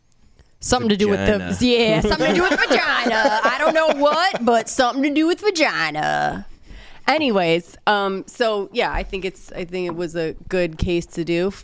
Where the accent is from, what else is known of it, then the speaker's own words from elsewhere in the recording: California, United States; sorry, we're from California, we say the one